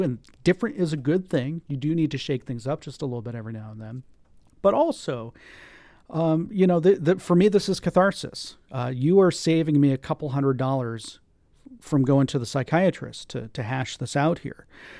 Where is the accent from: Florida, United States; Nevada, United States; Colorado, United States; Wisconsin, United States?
Florida, United States; Tampa; my hometown of Tampa, Florida